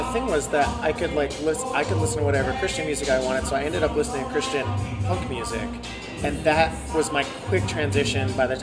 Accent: Canada; also born or lived in Virginia, United States; Well, I'm from Canada originally.

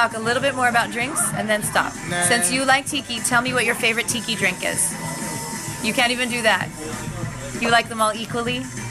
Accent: San Diego, California, United States; also born or lived in San Francisco; now in Los Angeles, United States; I grew up in San Diego, and I live in Los Angeles. And I lived in San Francisco for a long time as well.

